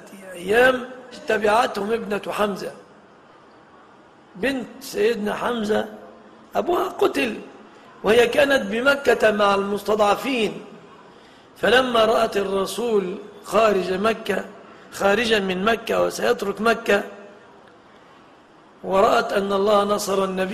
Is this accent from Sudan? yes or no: no; Egypt; باللفظة العامية التي نقولها نحن في بلادنا مصر